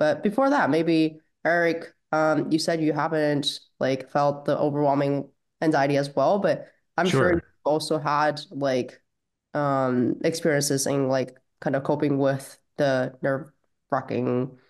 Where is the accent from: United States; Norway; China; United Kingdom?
China; But I grew up like in China, and we had very serious testing culture there.